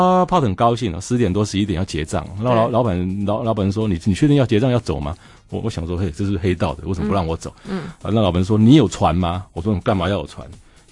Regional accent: Kaohsiung, Taiwan; 对，我在高雄长大的

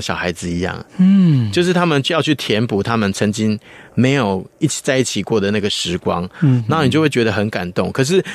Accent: Taiwan; 如果说用我们台湾人的眼光去看啊，我觉得会蛮有意思

